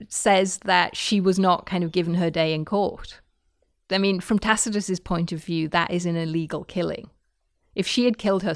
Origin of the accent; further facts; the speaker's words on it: United Kingdom; And being British, I say, oh, of course, the French.